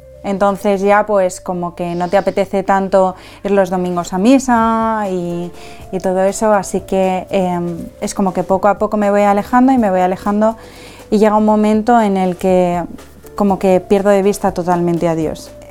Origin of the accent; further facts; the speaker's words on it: Valencia, Valencian Community, Spain; De Valencia.